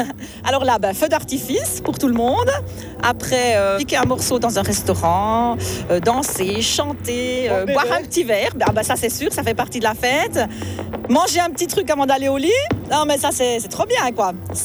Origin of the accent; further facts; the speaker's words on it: Grand Est, France; Nous, on vient de la Marne.